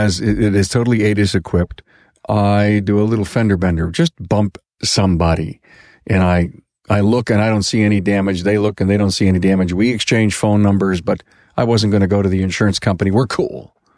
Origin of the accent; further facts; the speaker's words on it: New York, United States; By the way, I'm from New York, and we have state inspections